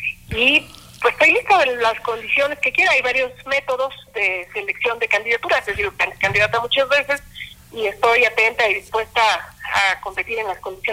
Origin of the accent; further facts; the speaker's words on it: Ecatepec, State of Mexico, Mexico; Yo crecí en Ecatepec, soy hija de escuelas públicas